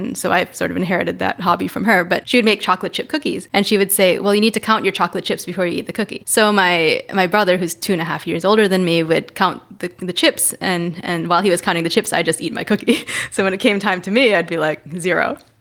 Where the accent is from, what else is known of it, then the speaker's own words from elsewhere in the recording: Madison, Wisconsin, United States; also born or lived in New York City; Well, when people ask me where I'm from, I say Madison, Wisconsin, because it's easier to say that. In reality, I was born near New York City.